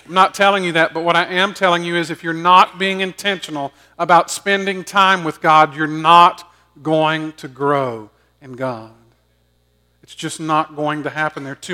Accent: Augusta, Georgia, United States; and I grew up in Augusta. The church that I grew up was on a six-lane highway.

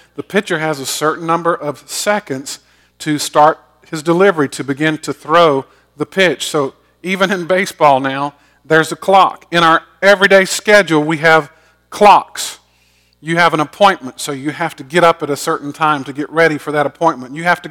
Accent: Georgia, United States; It has nothing to do with me being raised in a good family or growing up in Georgia.

